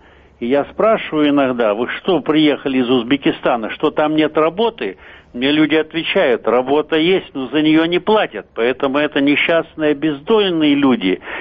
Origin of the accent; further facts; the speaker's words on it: Pyatigorsk, Stavropol Krai, Russia; Я сам вырос на Северном Кавказе, родился в Пятигорске, в многонациональном крае